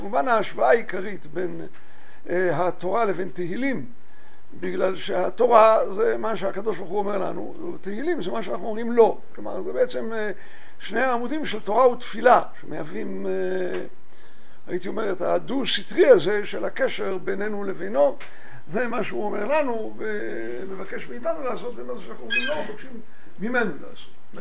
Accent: Jerusalem, Jerusalem District, Israel; גדלתי בשכונת קטמון בירושלים, אולי קצת יותר חרדית נגיד מהציבור שלנו.

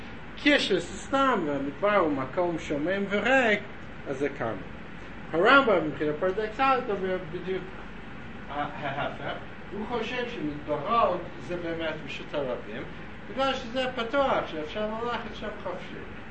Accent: New York, United States; now in Israel; אני גם כן, כי אני גדלתי ברובע אחר, בקווינס

